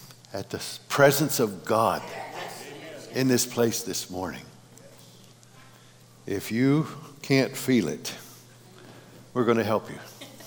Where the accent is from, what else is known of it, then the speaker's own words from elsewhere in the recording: Matthews, Missouri, United States; Most of you have never heard of Matthews, Missouri. That's home to me, Sykeston. But I was born on Route 1 Matthews between 1st and 2nd Ditch. That's how we judge things down there.